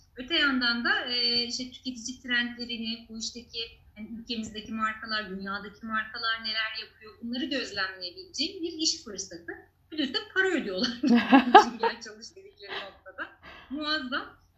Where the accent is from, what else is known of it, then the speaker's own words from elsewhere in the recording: İzmir, Turkey; biz hani İzmir kökenliyiz, orada büyüdüm, doğdum, okudum vesaire. Baba tarafı Muğlalı